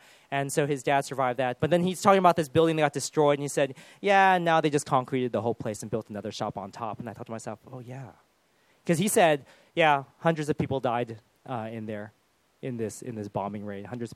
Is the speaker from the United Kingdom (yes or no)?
yes; United Kingdom; then being British that I am, immediately I said, good weather we're having.